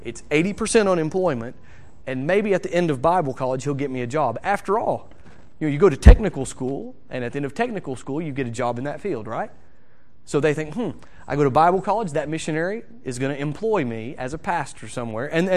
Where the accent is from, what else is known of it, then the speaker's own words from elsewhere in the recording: United States; I know the way it is, being an American.